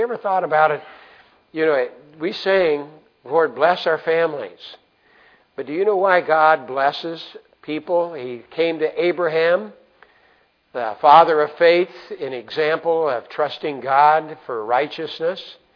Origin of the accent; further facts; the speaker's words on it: Amarillo, Texas, United States; born there; My family, I was born in Amarillo, Texas. There were five of us boys in our family and one lucky sister.